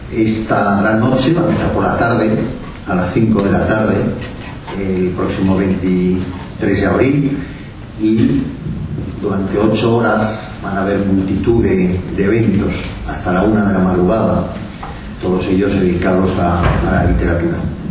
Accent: Barcelona, Catalonia, Spain; Yo, como saben, soy de Barcelona y llevo muchos años viviendo en San Jordi

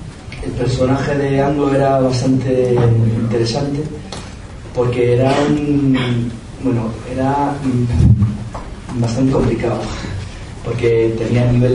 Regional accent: London, United Kingdom; born there; Spanish is a second language; Mis padres son españoles, pero yo nací en Londres, entonces tengo, bueno, hablo el español, pero necesito traductor también.

